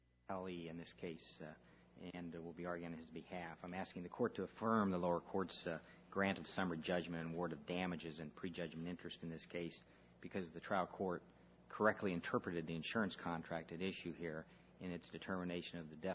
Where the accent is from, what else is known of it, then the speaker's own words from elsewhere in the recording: Illinois, United States; I'm from Southern Illinois, which we've been out without electricity for a week.